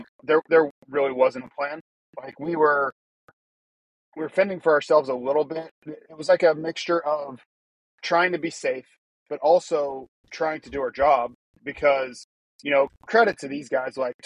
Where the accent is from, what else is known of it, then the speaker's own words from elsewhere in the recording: Tampa, Florida, United States; I grew up in Florida, so it's the lightning capital of the world, where I used to live in Tampa.